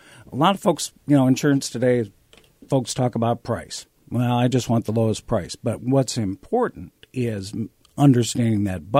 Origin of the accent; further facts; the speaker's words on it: Twin Cities, Minnesota, United States; now in Des Moines, United States; I grew up in the Twin Cities.